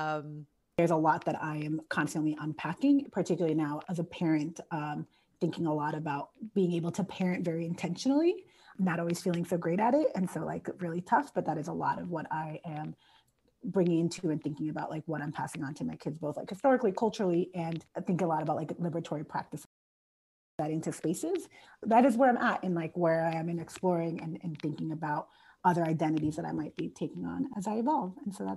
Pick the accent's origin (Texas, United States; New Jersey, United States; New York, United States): New York, United States; Corona; I have Colombian descent and able-bodied. I'm also a mama of two. I'm a New Yorker, born and raised in Corona, New York, and first generation.